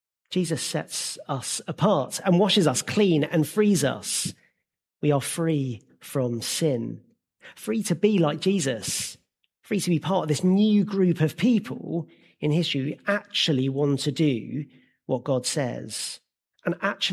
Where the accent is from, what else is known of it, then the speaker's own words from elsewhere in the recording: Barming, South East England, United Kingdom; Now, I grew up in Barming near Maidstone and went to school in Kent.